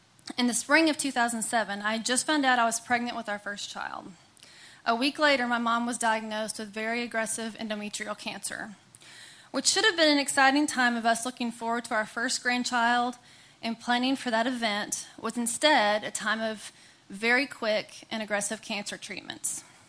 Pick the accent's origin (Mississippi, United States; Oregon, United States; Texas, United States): Texas, United States; Denton; I was born in Texas and grew up around Denton. I have a younger brother.